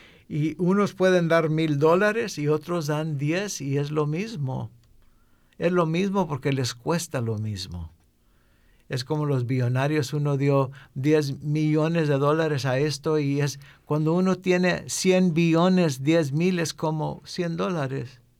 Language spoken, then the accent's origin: Spanish; Texas, United States; Y yo nomás, siendo del sur de Texas